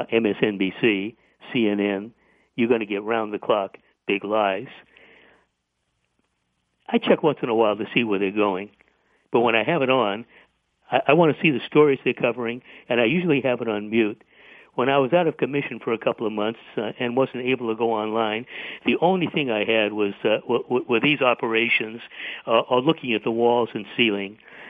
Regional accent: Boston, Massachusetts, United States; I grew up in Boston

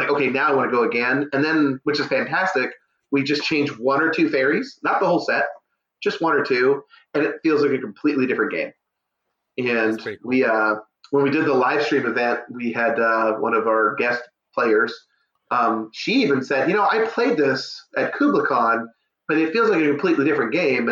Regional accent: Tracy, California, United States; No, I'm 209. I grew up in Tracy, California.

